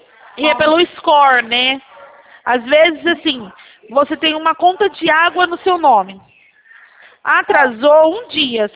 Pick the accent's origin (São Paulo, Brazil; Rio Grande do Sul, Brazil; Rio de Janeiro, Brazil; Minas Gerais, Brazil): São Paulo, Brazil; Araçatuba; Não, somos de Araçatuba mesmo.